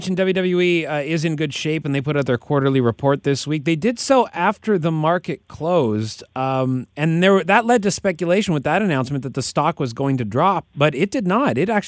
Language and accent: English; Canada; as a Canadian